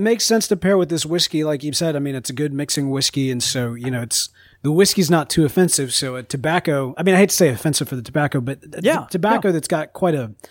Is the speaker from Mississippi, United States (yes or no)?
yes; Mississippi, United States; But we're from Mississippi. We have to be.